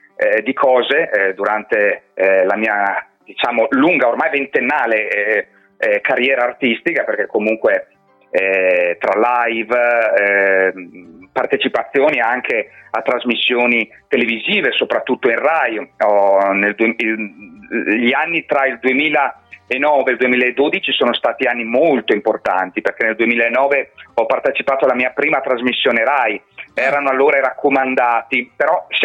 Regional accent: Trento, Trentino-Alto Adige, Italy; born there; sono un cantautore trentino, quindi sono nato a Trento ben 38 anni fa

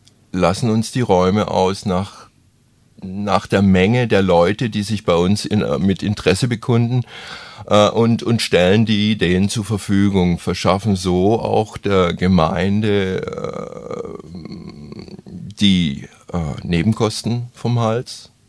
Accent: Stuttgart, Baden-Württemberg, Germany; born there; ich bin irgendwann mal in Stuttgart geboren worden, war aber auf den unterschiedlichsten Ecken unterwegs.

